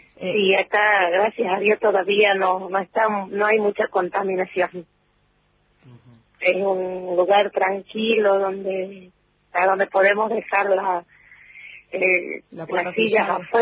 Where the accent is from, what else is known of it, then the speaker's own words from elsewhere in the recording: Catamarca, Argentina; yo me siento catamarqueña. Sí, me siento catamarqueña porque mi niñez, mi juventud, mi adolescencia, todo. Y ahora me adulté, estoy acá, en mi pueblo.